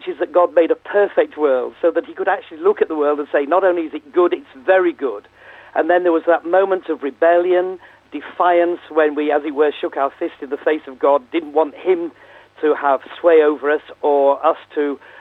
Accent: England, United Kingdom; I'm an Englishman.

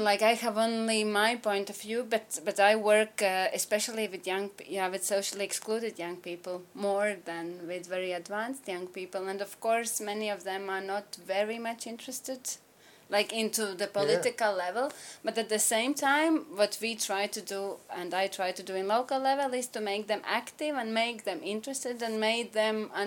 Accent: Latvia; English is a second language; from Latvia

